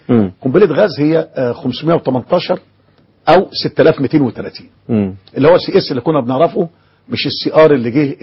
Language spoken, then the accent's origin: Arabic; Egypt; احنا كلنا كمصريين